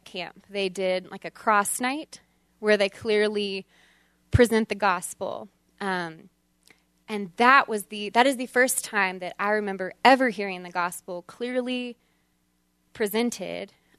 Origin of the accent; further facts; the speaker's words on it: Texas, United States; I grew up in Texas in a town about the size of Bozeman. So it was like 32,000 when I was growing up, and it was outside of Austin, Texas.